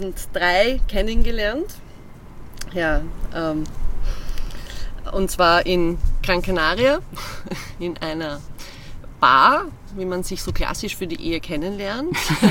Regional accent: Slovakia; first language Slovak; German is a second language; now in Prague, Czech Republic; bin dann als Expat geholt worden aufgrund meiner Muttersprache, dem Slowakisch, Tschechisch ist ja sehr ähnlich, damals war dann schon die Tschechoslowakei auseinander, bin ich nach Prag gegangen

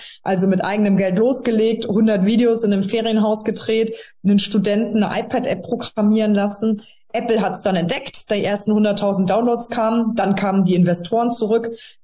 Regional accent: Trier, Rhineland-Palatinate, Germany; dass meine Heimat Trier eine Kandidatin gesucht hat

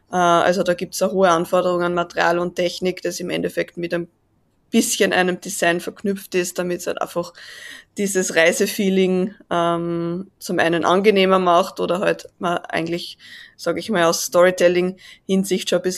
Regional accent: Austria; komme aus Österreich, wie man sicherlich auch an meinem Dialekt hört.

